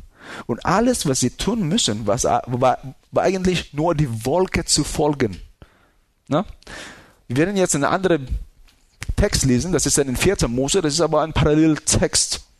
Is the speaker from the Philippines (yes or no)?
yes; Philippines; Ich habe eine Geschichte von meiner Kindheit auf den Philippinen.